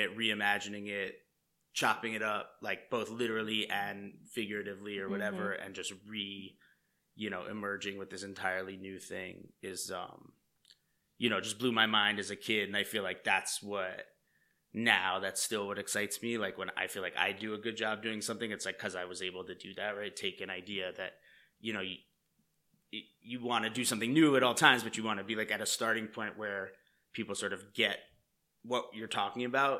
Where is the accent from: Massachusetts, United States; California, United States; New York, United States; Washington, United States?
New York, United States; Manhattan; Yeah, down the block from 52